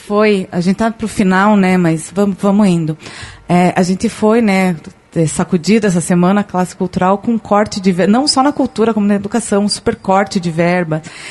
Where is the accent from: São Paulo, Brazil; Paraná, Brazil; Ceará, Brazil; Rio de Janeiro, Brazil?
Paraná, Brazil; Eu sou do interior do Paraná, mas garanti para vocês que tem muita cidade que não tem.